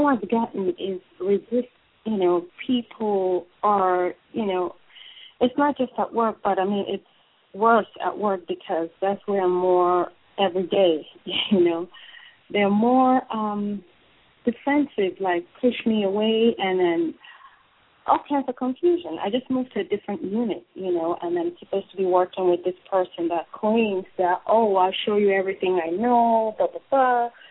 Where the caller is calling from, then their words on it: New Jersey, United States; I'm calling from New Jersey.